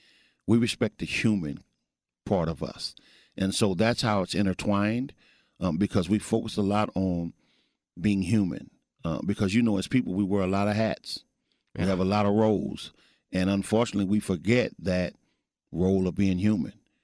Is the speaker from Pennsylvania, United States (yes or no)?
no; Missouri, United States; now in Texas, United States; I'm originally from Missouri, and upon my inception to Texas